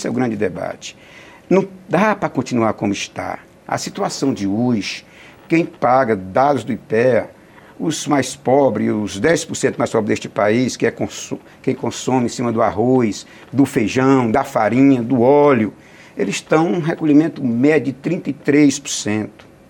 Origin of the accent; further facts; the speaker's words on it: Northeast Region, Brazil; Somos nordestinos, sabemos o quanto nosso Nordeste sofre com isso.